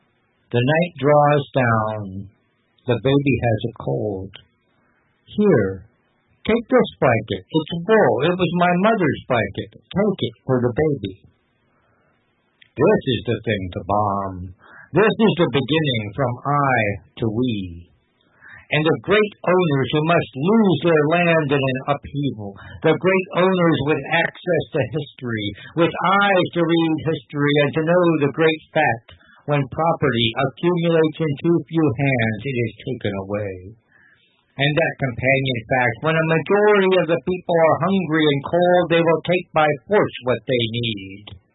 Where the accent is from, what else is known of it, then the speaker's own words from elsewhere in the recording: Moon Rock Lake, Ohio, United States; Well, it's been another long week in Moon Rock Lake, Ohio, my hometown at the end of the empire.